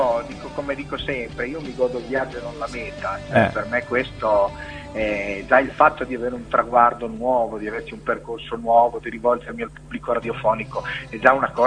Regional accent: Castelnovo ne' Monti, Emilia-Romagna, Italy; voglio partire dal mio paese da dove vengo, che quindi io sono reggiano, di Castelnuovo Monti

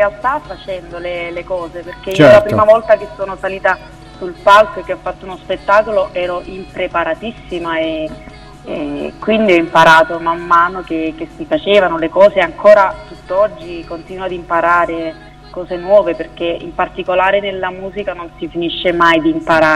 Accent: Naples, Campania, Italy; Perché sono di Napoli, non so se si sente.

